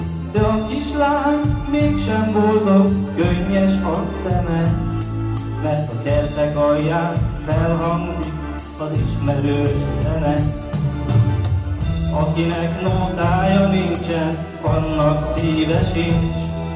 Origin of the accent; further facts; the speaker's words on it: Budapest, Hungary; Budapestről jöttem.